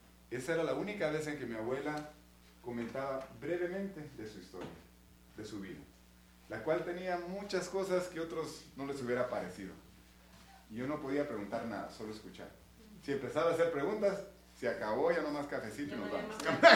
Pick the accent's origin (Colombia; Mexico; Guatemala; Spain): Guatemala; now in Postville, United States; Soy originario de Guatemala. Así es que voy a poner mi punto acá. Nací en Guatemala y ahorita estoy viviendo en el noreste de Iowa, como por aquí perdido en medio del país.